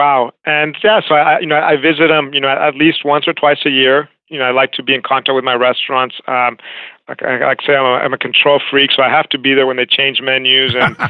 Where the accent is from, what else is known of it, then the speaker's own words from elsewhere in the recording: Mexico; I grew up in Mexico, started playing tennis when I was 9 years old